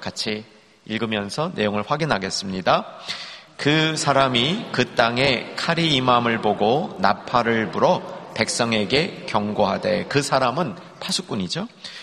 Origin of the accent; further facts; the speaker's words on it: Seoul, South Korea; 저는 어려서 서울에서 태어나서 자랐습니다.